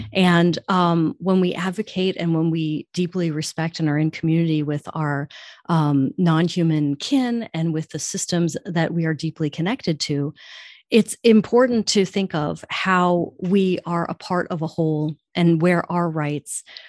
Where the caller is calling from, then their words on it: Gainesville, Florida, United States; while sitting here among my dogs and this lovely lizard, I am calling here from Gainesville, Florida. I recently moved to Gainesville in about 10 months ago